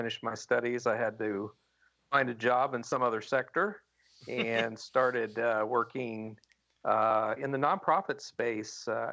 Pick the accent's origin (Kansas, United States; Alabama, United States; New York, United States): Kansas, United States; El Dorado; I grew up in Kansas in a little town called El Dorado, and I was a library kid.